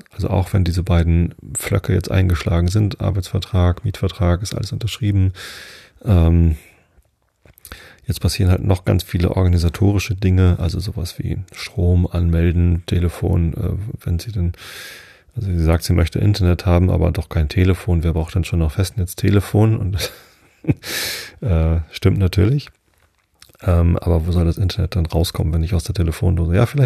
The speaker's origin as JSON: {"language": "German", "town": "Wistedt", "region": "Lower Saxony", "country": "Germany", "tie": "born or raised there"}